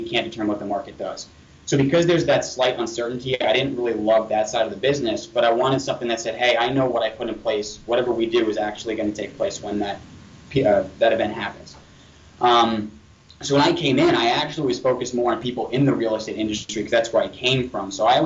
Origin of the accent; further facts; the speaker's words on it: Long Island, New York, United States; I grew up in Long Island, so I said, hey, let me try more of the city